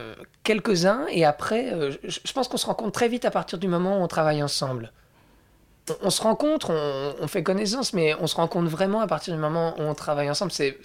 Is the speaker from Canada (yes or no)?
no; Bouzeval, Wallonia, Belgium; comme je venais de Bouzeval en Belgique, mon petit village, je fantasmais vachement les strass, les paillettes et tout.